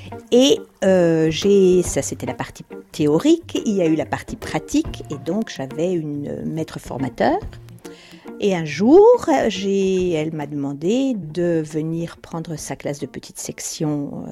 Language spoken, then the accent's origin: French; Belfort, Bourgogne-Franche-Comté, France; born there; accent: Franc-Comtois; je suis née à Belfort. Ma région, c'est une toute petite partie de la Franche-Comté, ma région personnelle. C'est le pays de Montbéliard.